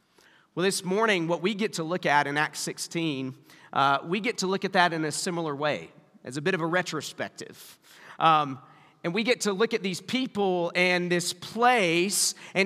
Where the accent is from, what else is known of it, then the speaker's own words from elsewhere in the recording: Spartanburg, South Carolina, United States; We grew up in Spartanburg, South Carolina. And I know you were wondering if the accent was Canadian, but no, it's I grew up in the South